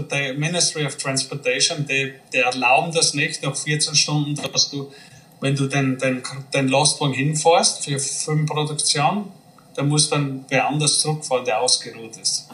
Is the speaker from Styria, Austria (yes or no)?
yes; Styria, Austria; Ich sage, ja, Deutsch Landsberg kenne ich. Das ist in der Nähe von Graz. Das ist, wo meine Mutter wohnt. Gewohnt hat und wo ich aufgewachsen bin